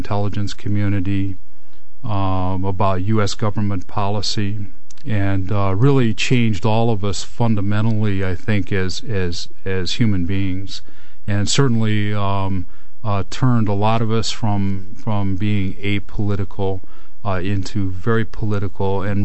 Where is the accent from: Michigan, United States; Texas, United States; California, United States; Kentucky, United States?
Michigan, United States; Detroit; Well, I was raised around Detroit, Michigan, and I always describe it as a good working class family, big family in Detroit.